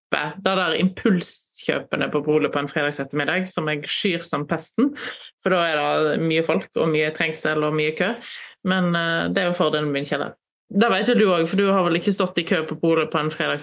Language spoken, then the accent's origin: Norwegian; Voss, Vestland, Norway; Der jeg kommer fra, Voss, vel kategori 4 pol, og det sånn middelstort pol.